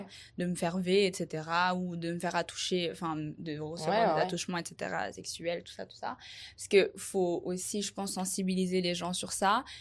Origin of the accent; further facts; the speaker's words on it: Paris, Île-de-France, France; now in Japan; je suis française. Je suis born and raised à Paris. Mon père, il est français. Je suis française.